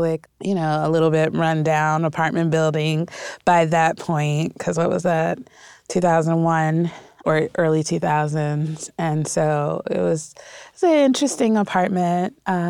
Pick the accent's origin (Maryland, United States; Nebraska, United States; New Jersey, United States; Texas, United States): New Jersey, United States; Jersey City; now in Newark, United States; I was born in Jersey City, downtown Jersey City, and we moved here when I was about 11 or 12 to 19th Avenue and 21st Street.